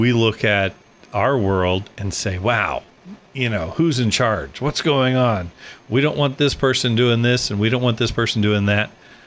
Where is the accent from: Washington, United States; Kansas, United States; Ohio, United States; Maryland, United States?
Kansas, United States; Altamont; now in Independence, United States; I live in Independence, but I grew up in Altamont, and so it'd be like me having to go back to Altamont, where I was from